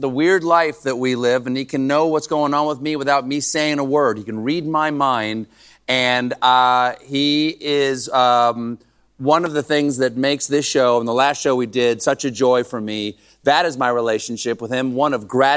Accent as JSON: {"language": "English", "region": "South Carolina", "country": "United States", "said": "I'm from South Carolina, and we have a little place down there"}